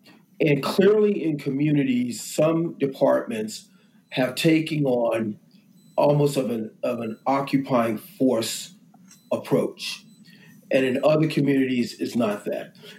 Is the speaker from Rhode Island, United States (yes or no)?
no; Philadelphia, Pennsylvania, United States; and I grew up in Philadelphia, there were certain officers on the street, you wanted to stay as far away from as possible growing up